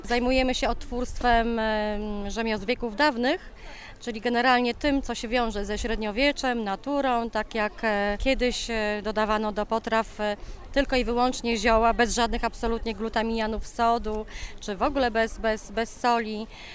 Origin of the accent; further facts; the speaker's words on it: Stok Lacki, Masovian Voivodeship, Poland; jestem ze Stoku Lackiego, czyli z okolic Siedlec.